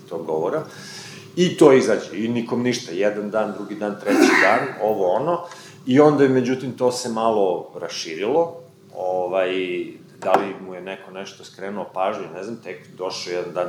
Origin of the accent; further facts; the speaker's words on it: Kragujevac, Šumadija, Serbia; Ja sam jedini pisac iz Kragujevca